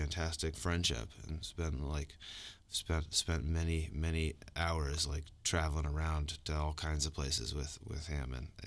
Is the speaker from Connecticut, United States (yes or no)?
no; Idaho, United States; I feel like growing up in Idaho, you know, with Idaho is like own way of like its own culture, and it feels very at home. You know, it feels very nice to come back.